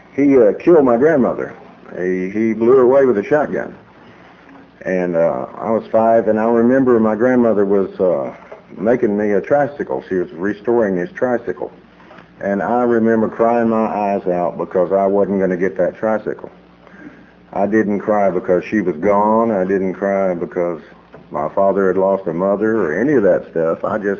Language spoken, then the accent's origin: English; Fort Worth, Texas, United States; also born or lived in El Paso; I was born in El Paso, and we moved immediately to Fort Worth, and I've been there ever since. Fort Worth.